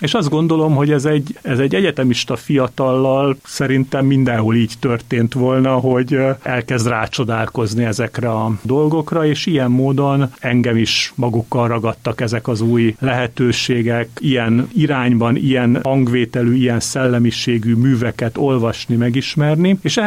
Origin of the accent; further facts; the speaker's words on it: Miskolc, Borsod-Abaúj-Zemplén, Hungary; Én Miskolcon nőttem fel, ott érettségiztem